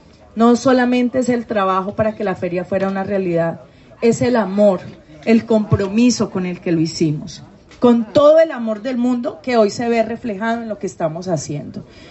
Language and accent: Spanish; Tolima, Colombia; Eso es lo que somos los tolimenses. Eso es lo que somos las mujeres de este departamento.